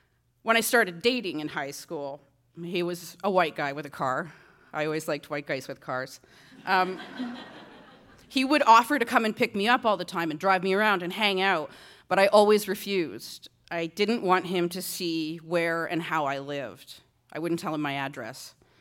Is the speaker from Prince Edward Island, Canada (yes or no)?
no; Six Nations, Ontario, Canada; Growing up on Six Nations, my young life was pretty idyllic in a lot of ways. It's a really beautiful place. This is my dad's backyard. Right? And I've lived in a lot of places over the years, but the res has always been home.